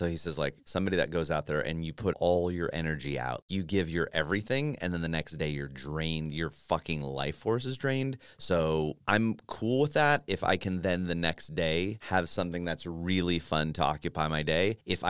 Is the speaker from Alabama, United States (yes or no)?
yes; Alabama, United States; because that is inbred in me because I'm from Alabama.